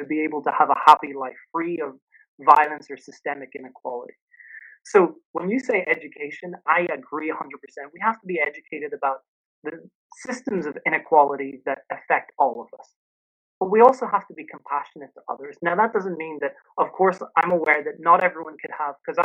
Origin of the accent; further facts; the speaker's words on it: Belfast, Northern Ireland, United Kingdom; also born or lived in Beirut, Lebanon; I'm both from Northern Ireland and from Lebanon, that I grew up between Belfast and Beirut